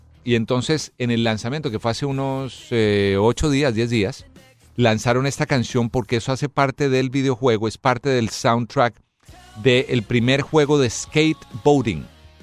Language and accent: Spanish; Bogotá, Colombia; la siguiente canción es de una banda de rock también, bogotana. De mi tierra.